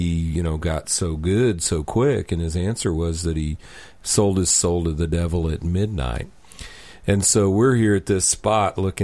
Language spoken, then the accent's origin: English; Kansas City, Missouri, United States; I'm from Kansas City, and that's like, you know, world-famous barbecue.